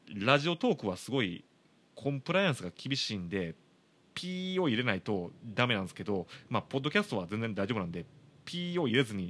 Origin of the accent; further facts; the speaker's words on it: Shiga, Japan; now in Kobe, Japan; ちなみに滋賀県、僕の実家のある滋賀県は水道水あんまり温度変わらないですよ